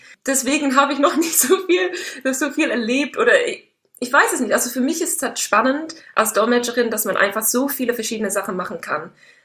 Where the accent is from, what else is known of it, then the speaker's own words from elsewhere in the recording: England, United Kingdom; German is a second language; now in Germany; Ich bin nicht gelaufen, als ich aufgewachsen bin in England.